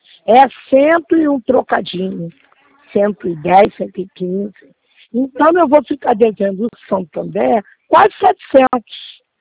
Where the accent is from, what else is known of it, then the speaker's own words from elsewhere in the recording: Rio de Janeiro, Brazil; Você falou que eu sou natural do Rio de Janeiro, sou.